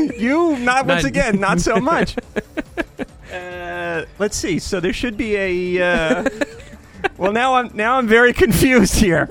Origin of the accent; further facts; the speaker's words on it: New York, United States; I grew up in New York listening to WABC and WPLJ